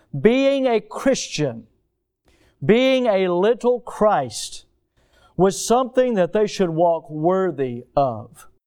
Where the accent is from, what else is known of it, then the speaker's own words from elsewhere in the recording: the South, United States; accent: southern; I'm sure that my southern accent probably helped a little bit with that.